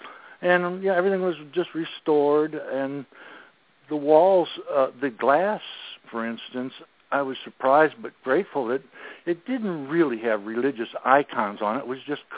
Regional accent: Missouri, United States; because I grew up in West St. Louis County when there weren't many houses there, I loved the woods, the trees, horses, and fishing and things

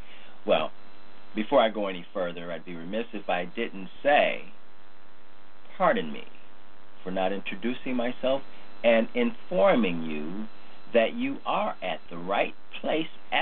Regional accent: Cleveland, Ohio, United States; I can't forget Tamir in my hometown, Cleveland, Ohio.

